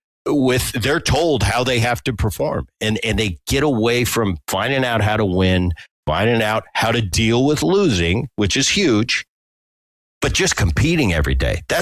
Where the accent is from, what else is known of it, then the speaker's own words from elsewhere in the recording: New Jersey, United States; But when I was a kid, I grew up in New Jersey.